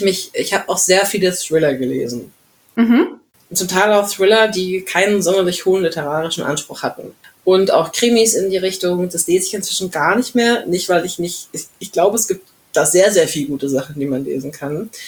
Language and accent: German; Bavaria, Germany; ich komme ja aus dem Allgäu.